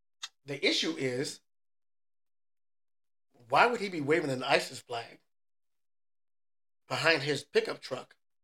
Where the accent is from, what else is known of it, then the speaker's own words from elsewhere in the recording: Texas, United States; I'm born and raised in Texas.